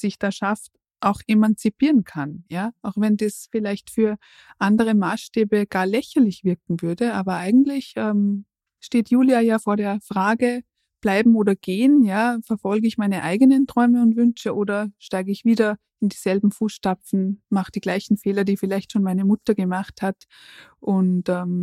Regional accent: Salzburg, Austria; ich habe das schon so erlebt als Kind im Innergebirg

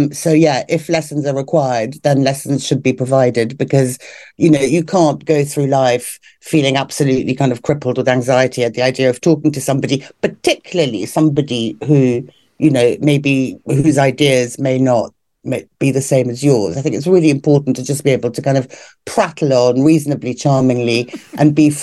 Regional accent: Hampstead, London, United Kingdom; I grew up in Hampstead. It's very charming and very lovely. It was a lot more bohemian and nicer then than it is now, when it's full of actors and celebrities.

